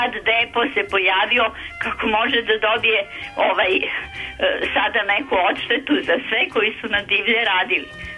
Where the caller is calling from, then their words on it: Novi Sad, Vojvodina, Serbia; Ja sam iz Novog Sada i imam jedan predlog.